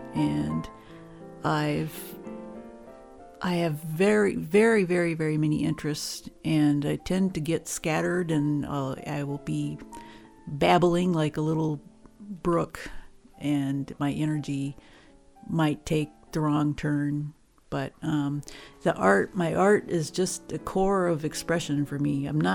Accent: New Mexico, United States; I grew up in New Mexico where we camped all the time, and that brought me right out into nature all the time.

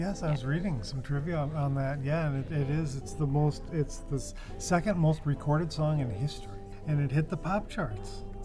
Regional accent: Providence, Rhode Island, United States; also born or lived in New York; I was born in New York in 1961, and 3 years later we moved to Providence, Rhode Island.

